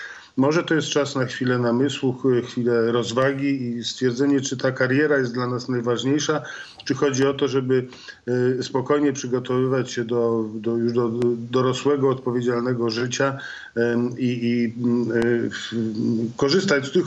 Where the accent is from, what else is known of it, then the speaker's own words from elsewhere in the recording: Pomeranian Voivodeship, Poland; zwłaszcza u nas na Kaszubach, to doskonale o tym wiemy